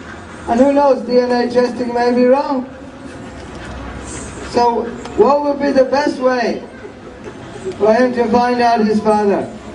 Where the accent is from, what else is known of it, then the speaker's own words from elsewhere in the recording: Birmingham, West Midlands, United Kingdom; born there; Actually, I was born in Birmingham.